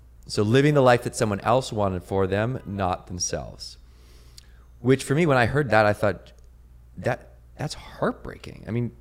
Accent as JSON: {"language": "English", "town": "Victoria", "region": "British Columbia", "country": "Canada", "tie": "born or raised there", "lives_now": "Venice Beach, United States", "said": "Well, I grew up in Victoria, BC in Canada, and I've been living in Venice Beach for about 10 years."}